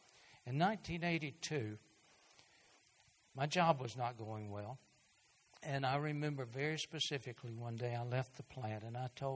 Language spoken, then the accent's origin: English; Pamplico, South Carolina, United States; now in Florence, United States; that, we would have never moved back to Florence, South Carolina. We had no intention of coming here. I grew up down near Pamplico. She did too.